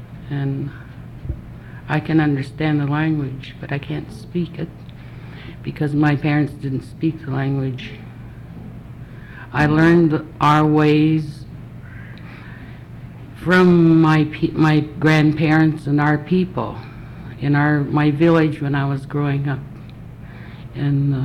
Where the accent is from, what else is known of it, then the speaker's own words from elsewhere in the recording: Chitina, Alaska, United States; now in Palmer, United States; I live in Palmer, Alaska. I was born and raised in Chitna, Alaska.